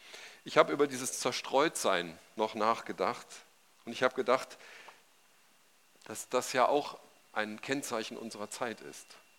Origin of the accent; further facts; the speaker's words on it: Hesse, Germany; Ich bin im Waldeckschen im Nordhessen aufgewachsen und da gab es viele Getreidefelder, so in dem Dorf, wo ich aufgewachsen bin, drumherum.